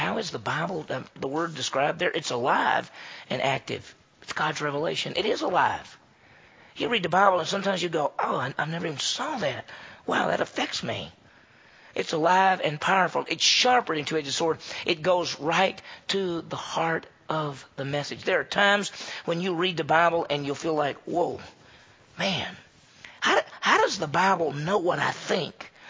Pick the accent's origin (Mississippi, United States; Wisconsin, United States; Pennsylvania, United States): Mississippi, United States; Meridian; I remember Tommy Terrence because I grew up in Meridian, Mississippi